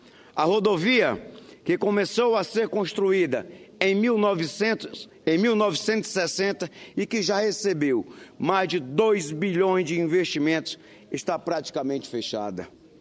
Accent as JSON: {"language": "Portuguese", "town": "Cruzeiro do Sul", "region": "Acre", "country": "Brazil", "tie": "born or raised there", "said": "Na última semana estivemos na minha terra natal, em Cruzeiro do Sul"}